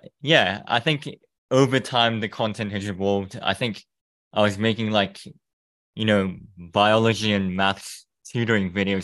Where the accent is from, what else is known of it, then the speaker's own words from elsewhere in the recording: Thailand; I grew up in Thailand. I'm Japanese though, so I've been quite international